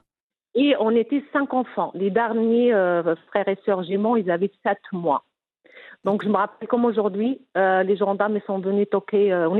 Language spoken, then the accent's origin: French; Kasbah Tadla, Béni Mellal-Khénifra, Morocco; born there; j'ai 41 ans, je viens d'avoir 41, donc je suis née au Maroc, à Kasbah Tadla, Kasbah Tadla, c'est à côté de Bani Malal.